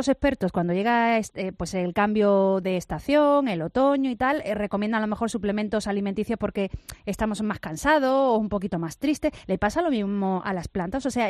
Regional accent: Álora, Andalusia, Spain; ahí en Álora, en mi pueblo, se ha dicho la lluvia, el agua de lluvia, eso es lo mejor.

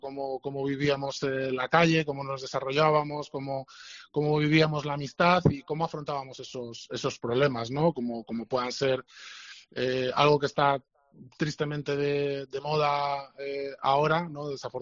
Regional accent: Fuenlabrada, Community of Madrid, Spain; yo me he criado y he vivido y vivo actualmente en Fuenlabrada, y el barrio que narra el mapa de la inocencia es efectivamente mi barrio, el barrio en el que yo viví mi infancia y mi adolescencia.

